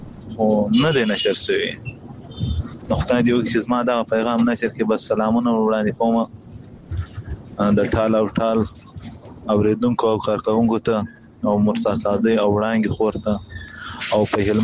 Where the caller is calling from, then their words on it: Iran; خو زه دلته موږ په ایران کې یو.